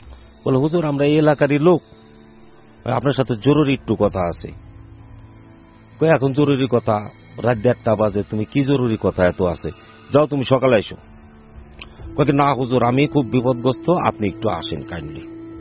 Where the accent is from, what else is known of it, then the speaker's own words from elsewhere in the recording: Faridpur, Dhaka Division, Bangladesh; আমার বাড়ি ফরিদপুর টাপাকুলা।